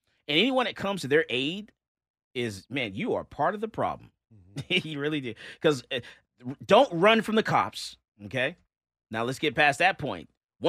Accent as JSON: {"language": "English", "region": "Florida", "country": "United States", "said": "Well, I'm from Florida, so in Florida, you know, old Sparky"}